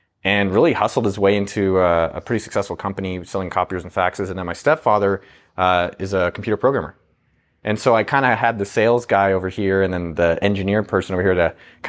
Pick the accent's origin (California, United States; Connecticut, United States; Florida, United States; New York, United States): California, United States; I grew up in Silicon Valley, like a few miles from Apple.